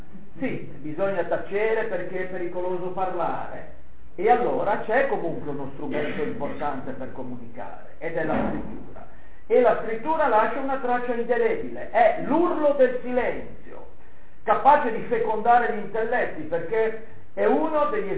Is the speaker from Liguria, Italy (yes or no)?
yes; Liguria, Italy; poi sono ligure, non posso buttare qualcosa.